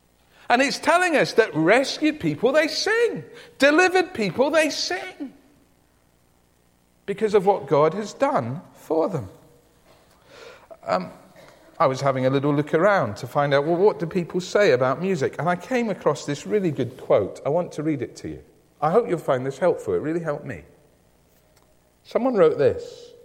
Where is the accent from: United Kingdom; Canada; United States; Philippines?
United Kingdom; Well, he won, but hey, I'm British, we won.